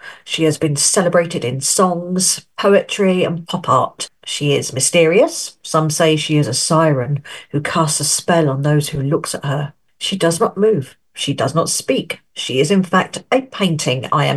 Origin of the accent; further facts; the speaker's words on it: United Kingdom; now in France; I'm a British writer and I'm the editor of the Good Life France magazine and website. My home is in the far north of France, Pas-de-Calais, and I live in an old farmhouse